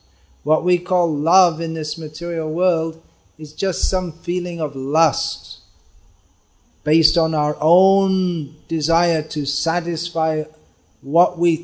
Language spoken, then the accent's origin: English; England, United Kingdom; I'm from England, and English people never like American English or Indian English. For that matter, we, from the south of England, we don't like Lancashire English or Geordie English, or a bit of snobbishness there.